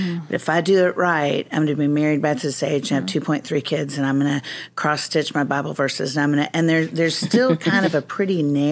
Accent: the South, United States; because when I was younger and I grew up in the South

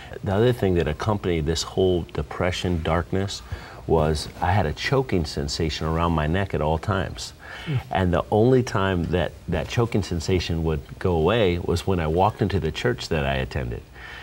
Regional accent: Texas, United States; I'm originally from Texas, and as a young man in Texas

